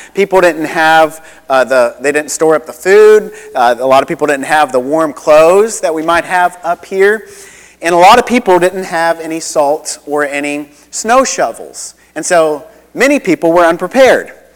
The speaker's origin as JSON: {"language": "English", "region": "Ohio", "country": "United States", "tie": "born or raised there", "said": "in comparison to how I grew up in Ohio, where every hour my dad and I would be going out and shoveling snow"}